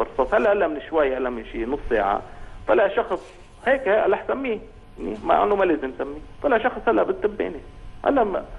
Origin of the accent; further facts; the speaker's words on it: Tripoli, North Governorate, Lebanon; انا ابن طرابلس، انا بعرف كل عيال طرابلس ورفقاتي بالمدرسه وبالجامعه.